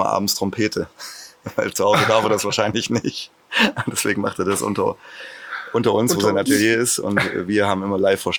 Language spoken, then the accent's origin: German; Stützerbach, Thuringia, Germany; Da kommen wir aus Stützerbach, so 2000 Menschen haben da mal früh gewohnt. Heute sind es vielleicht noch 200.